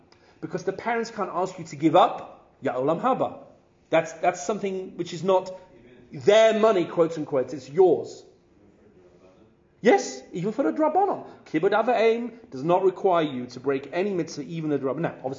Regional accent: England, United Kingdom; sweater, sorry, I'm being English for a second

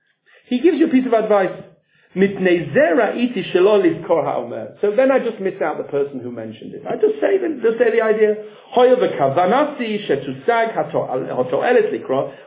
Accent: England, United Kingdom; now in United States; I'm from England, and I used to only learn with English people. And then I ended up in a kollel here in America.

